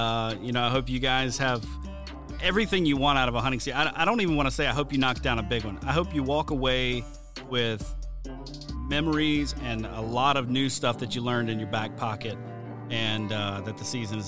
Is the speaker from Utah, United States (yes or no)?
no; Mobile, Alabama, United States; I'm from Mobile, Alabama.